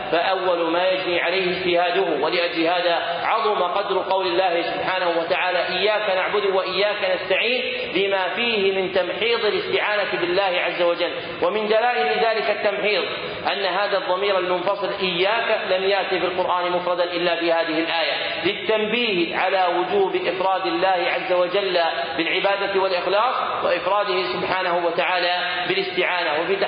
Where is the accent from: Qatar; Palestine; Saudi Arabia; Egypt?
Saudi Arabia; حسب التاريخ عندنا في السعودية